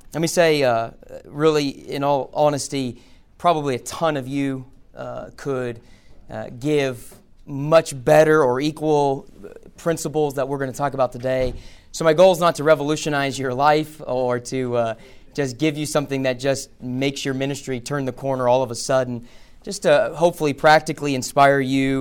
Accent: Las Vegas, Nevada, United States; I grew up in Las Vegas, Nevada. I grew up in a church very different than this one. I grew up in a small Southern Baptist church.

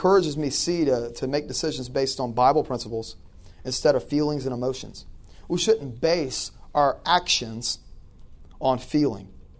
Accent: Louisiana, United States; I remember a few times, I'm from Louisiana, and in certain parts of where we would go knocking doors

